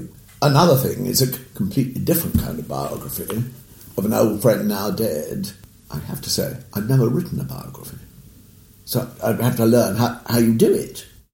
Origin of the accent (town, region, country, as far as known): London, United Kingdom; born or raised there